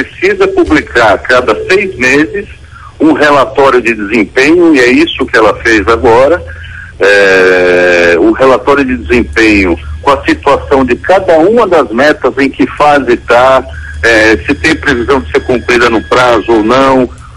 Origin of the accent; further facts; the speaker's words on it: São Paulo, Brazil; Eu nasci na região de Santana, na Zona Norte, e hoje eu moro na região de Pinheiros.